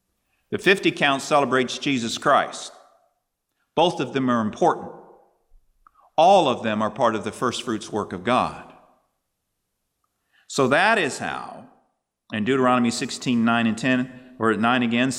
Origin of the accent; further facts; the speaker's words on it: United States; I'm going to use inches because I'm American.